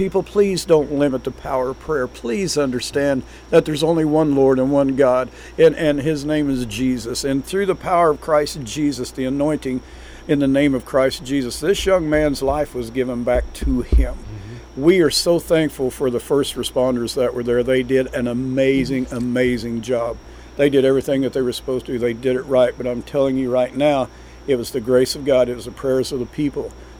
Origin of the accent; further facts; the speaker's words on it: Barnsdall, Oklahoma, United States; I grew up in Barnsdall. I have a lot of good friends in Barnsdall, a lot of good memories, a lot of hard times in Barnstall.